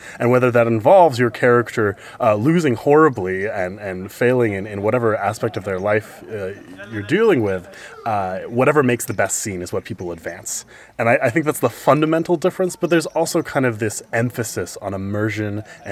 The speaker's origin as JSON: {"language": "English", "town": "Boston", "region": "Massachusetts", "country": "United States", "tie": "born or raised there", "also_born_or_lived": "France", "said": "I'm from the United States, Boston specifically. Though I was born in France, I've lived in the States for most of my life."}